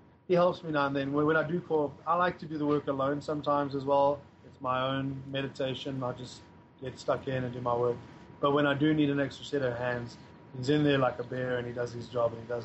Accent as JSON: {"language": "English", "country": "South Africa", "said": "Everyone thinks we're American anyway, so we've been treated pretty well. It's only after a while that they find out that we're South Africans, but everyone's been lovely to us."}